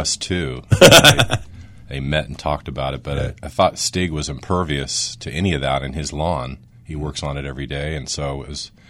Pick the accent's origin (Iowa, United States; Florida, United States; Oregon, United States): Oregon, United States; Well, I'm from Oregon, born and raised, and that was some Oregon rain this week.